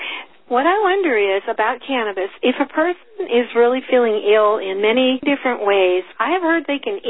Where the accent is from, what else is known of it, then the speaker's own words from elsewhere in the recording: Arizona, United States; I am from Arizona.